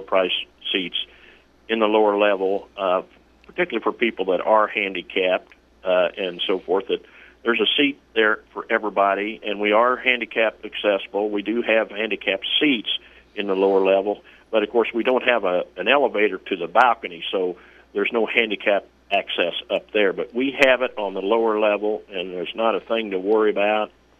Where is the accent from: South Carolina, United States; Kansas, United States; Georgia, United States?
Kansas, United States; now in Independence, United States; I'm from Kansas, of course, but I moved here in 1979